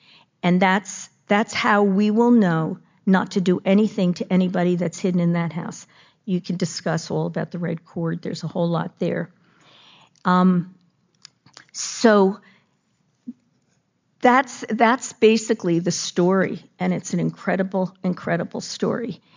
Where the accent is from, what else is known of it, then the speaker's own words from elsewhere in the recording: New York, United States; I particularly like Jewish people because I grew up on Long Island, where probably 75% of my graduating class was Jewish.